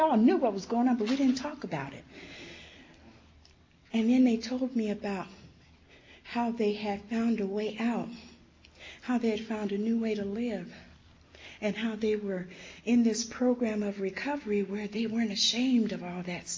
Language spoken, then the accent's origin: English; San Diego, California, United States; I came from San Diego, born and raised. Woo, Dago in the house, right?